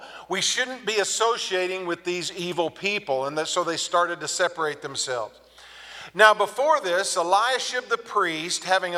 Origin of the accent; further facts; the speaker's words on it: Texas, United States; And most of you know that I grew up in Texas. I have a mother that loves Westerns.